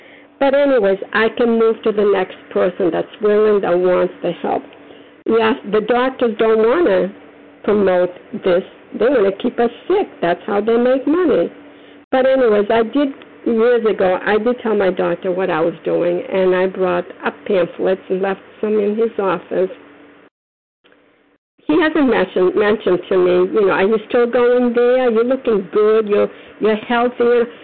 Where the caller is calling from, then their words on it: Foxborough, Massachusetts, United States; I'm calling from Foxborough, Massachusetts.